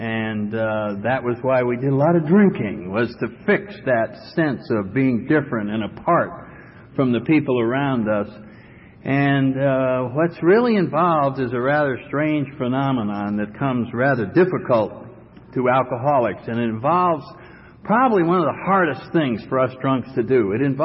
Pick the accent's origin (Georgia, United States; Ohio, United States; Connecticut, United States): Connecticut, United States; I come from New England, up in the Connecticut area.